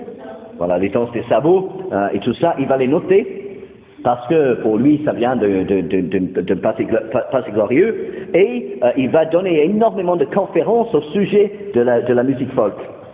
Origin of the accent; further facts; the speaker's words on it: England, United Kingdom; French is a second language; Et puisque je suis anglais d'Angleterre, je tiens à défendre un petit peu la musique folklorique anglaise.